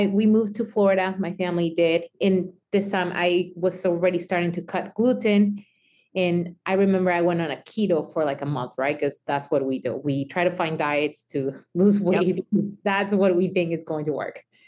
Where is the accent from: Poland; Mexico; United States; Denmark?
Mexico; especially me growing up in Mexico, nobody talks about thyroid.